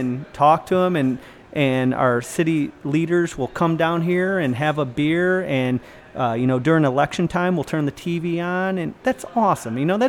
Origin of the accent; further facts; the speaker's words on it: Grafton, Ohio, United States; Listen, if you're from Lorain County, I grew up in Grafton